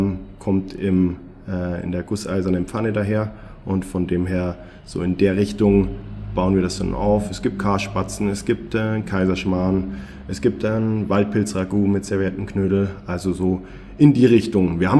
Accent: Bavaria, Germany; born there; Also als gebürtiger Bayer natürlich grundsätzlich schon immer im Kontakt gewesen

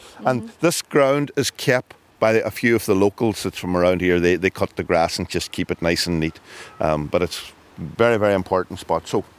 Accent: Malin Head, Ulster, Ireland; I was born and reared in Malinhead all my days. I've worked away for a small amount of time, but most of my life I was born and reared in the most northerly pub in Ireland.

